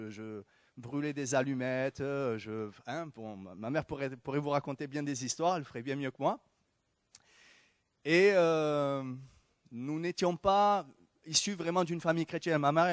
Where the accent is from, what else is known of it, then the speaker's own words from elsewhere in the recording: Toulouse, Occitanie, France; Et j'ai grandi ici, au Mirail